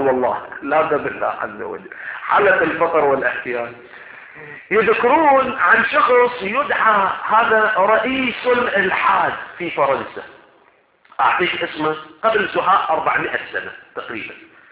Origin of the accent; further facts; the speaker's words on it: Iraq; احنا عندنا في العراق يسموه ردل